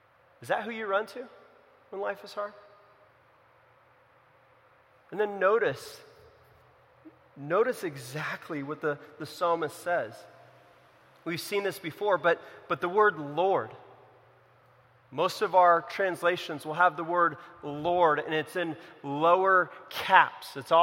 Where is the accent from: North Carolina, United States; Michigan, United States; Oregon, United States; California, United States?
California, United States; And I grew up in California. There's a lot of fires in the forest constantly